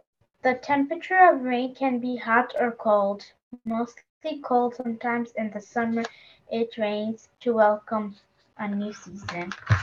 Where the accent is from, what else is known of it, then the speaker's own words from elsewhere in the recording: Hudson, New York, United States; I'm eight years old, and I'm also from Hudson.